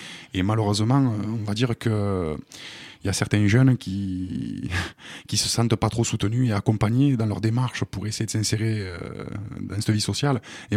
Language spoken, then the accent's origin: French; France; je pense que on est français comme tout le monde.